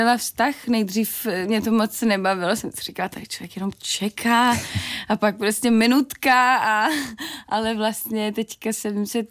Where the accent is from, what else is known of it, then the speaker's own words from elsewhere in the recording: Brno, South Moravian Region, Czechia; Jo, ne, jsem úplně přímo z Brna, ze středu města.